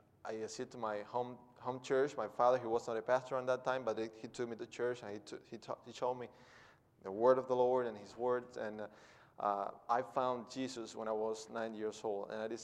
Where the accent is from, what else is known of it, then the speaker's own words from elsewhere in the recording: Cuba; I come from Cuba. I'm a missionary from Cuba, serving under GAM